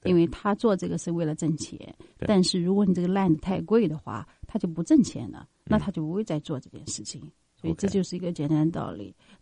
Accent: China

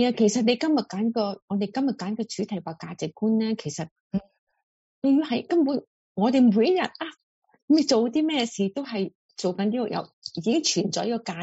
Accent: China

